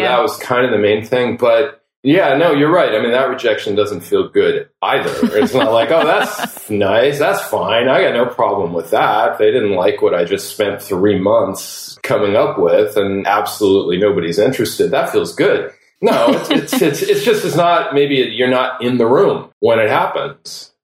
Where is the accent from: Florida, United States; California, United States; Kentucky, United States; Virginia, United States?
California, United States; Los Angeles; Well, gosh, I grew up in Los Angeles. … who wrote I Am Legend and Shrinking Man